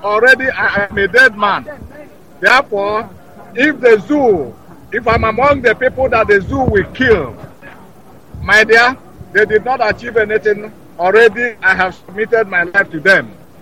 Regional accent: Itu, Imo, Nigeria; now in Italy; I came from Itu. Itu is in Ezinite. Ezinite is in Biafra land.

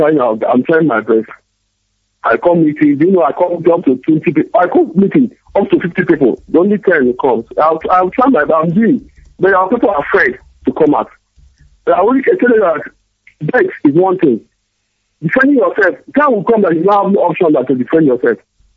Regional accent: Imo, Nigeria; now in Abuja, Nigeria; Okay, I'm calling from Abuja. I'm here from Ukwara Piebe in Imo State, Biafra Land.

